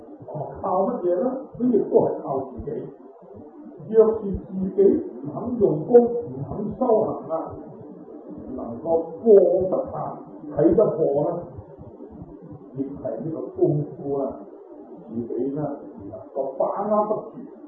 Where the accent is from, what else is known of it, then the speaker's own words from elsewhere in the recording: Guangdong, China; 即系我哋广东人话嘅油炸鬼